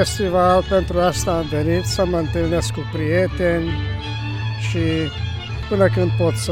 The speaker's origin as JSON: {"language": "Romanian", "town": "Battonya", "region": "Békés", "country": "Hungary", "lives_now": "Budapest, Hungary", "said": "eu stau chiar în Budapesta, dar sunt din Bătania."}